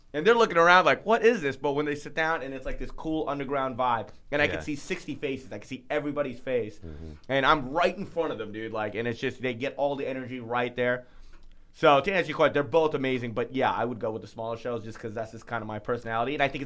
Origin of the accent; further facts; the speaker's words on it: Fremont, United States; my bi-monthly show in Fremont, which is my hometown, and I still bring the best – at Kirby's.